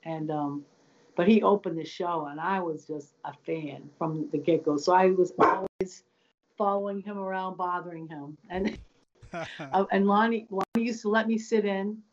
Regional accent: East Coast, United States; growing up in the East Coast, there's music, but the music scene here, I mean, it's just unparalleled, especially back then.

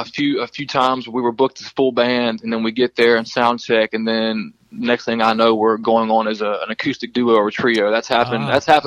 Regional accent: Salem, Virginia, United States; He's from about an hour away from where I am. I'm from Salem, and he's about an hour away from there, around the Lynchburg area.

